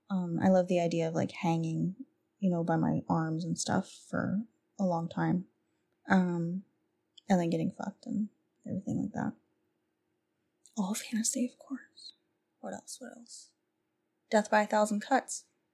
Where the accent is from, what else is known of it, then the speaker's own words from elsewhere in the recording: United States; I'm an American, so if you couldn't tell. So I'm mixed up with all kinds of shit.